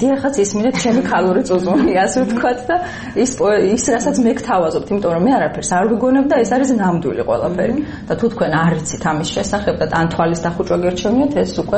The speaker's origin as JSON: {"language": "Georgian", "region": "Mtskheta-Mtianeti", "country": "Georgia", "tie": "born or raised there", "said": "მე დაიბადე და გავიზარდე ხევსურეთში, ეს არის ასე ვთქვათ, ჩუმი ქალების ქვეყანა."}